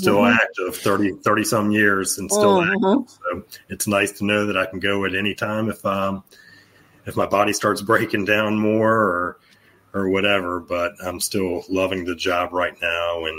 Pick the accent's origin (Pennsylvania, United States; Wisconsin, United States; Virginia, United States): Virginia, United States; Norfolk; I have a big one right here in my hometown is September 4th, 5th, and 6th, they've always done the Department of Justice has always done a big law enforcement mental health and wellness conference here in Norfolk, Virginia.